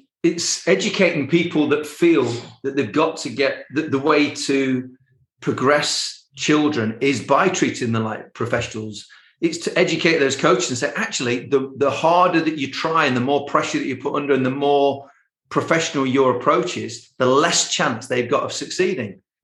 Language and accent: English; England, United Kingdom; No, I'm English. I don't come from Finland.